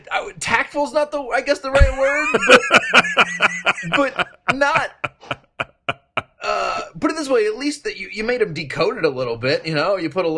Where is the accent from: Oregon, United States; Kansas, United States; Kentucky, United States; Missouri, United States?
Kentucky, United States; there's a certain kind of redneck dude that is very similar to my southern friends that I'm from Kentucky